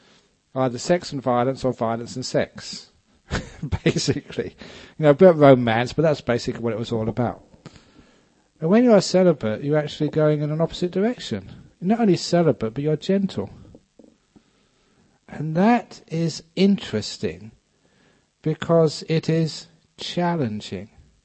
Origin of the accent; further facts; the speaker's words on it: England, United Kingdom; However, maybe it was because that I come from England. And England is a well-known home of eccentrics.